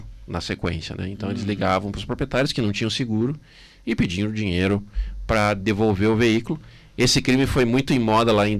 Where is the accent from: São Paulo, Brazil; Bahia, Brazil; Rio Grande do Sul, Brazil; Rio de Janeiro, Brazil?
Rio Grande do Sul, Brazil; Passo Fundo; Eu sou morador de Passo Fundo, sou natural de Passo Fundo e considero a minha cidade segura.